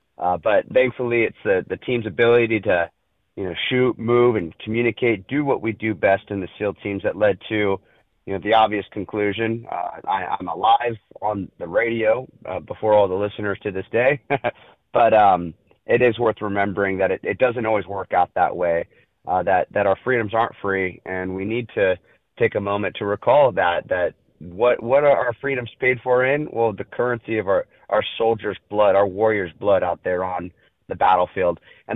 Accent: Huntington Beach, California, United States; back here in my hometown, Huntington Beach, California

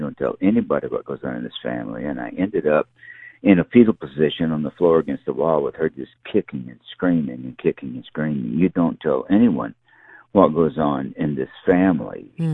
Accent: the South, United States; I'm from the South, so we do New Orleans.

